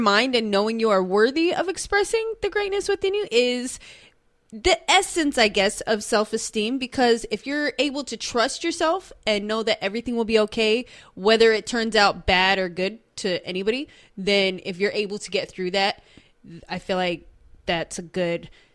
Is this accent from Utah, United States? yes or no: yes; Utah, United States; I grew up in Utah